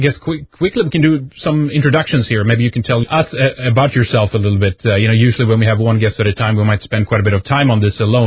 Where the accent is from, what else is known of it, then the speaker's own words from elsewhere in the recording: Sweden; from Sweden.